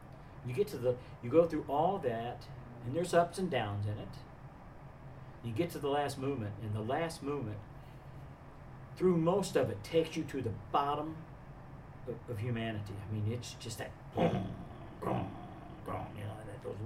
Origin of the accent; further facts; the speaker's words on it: Oklahoma, United States; the reason why the baton is so significant is because I grew up in Oklahoma, a fairly poor family.